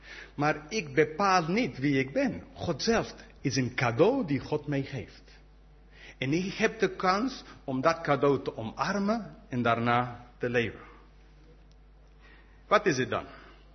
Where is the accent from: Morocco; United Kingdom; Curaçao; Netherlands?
United Kingdom; Dutch is a second language; ik ben Brits op dit moment. Ik ben een Europeaan op dit moment. Maar na 19 maart alleen een Brit.